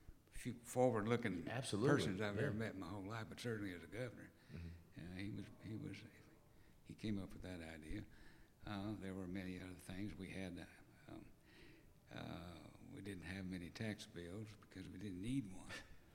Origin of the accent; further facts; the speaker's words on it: Odessa, Texas, United States; when I was growing up in Odessa, because in Odessa there weren't any. Mm-hmm. So it was only later on, I came down here to the University of Texas